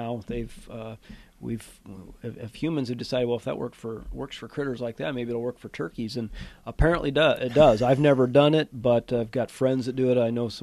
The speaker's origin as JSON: {"language": "English", "region": "Iowa", "country": "United States", "tie": "born or raised there", "said": "I was born and raised in Southwest Iowa."}